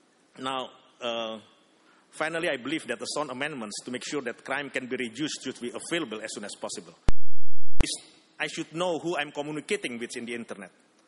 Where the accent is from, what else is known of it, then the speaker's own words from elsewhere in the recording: Indonesia; English is a second language; from Indonesia.